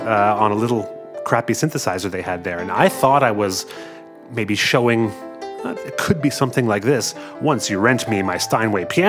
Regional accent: Canada; now in Germany; I'm Canadian, proud Canadian, living in Europe's last liberal democracy, Germany.

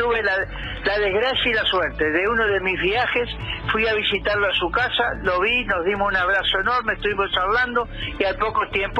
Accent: Uruguay; Lo viví como todo uruguayo.

